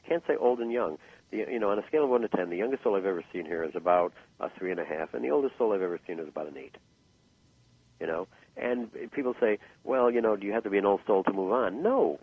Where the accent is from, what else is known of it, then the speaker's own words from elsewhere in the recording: Chicago, Illinois, United States; I grew up in Chicago, all right? And as I got older, I kept moving further and further away from the city.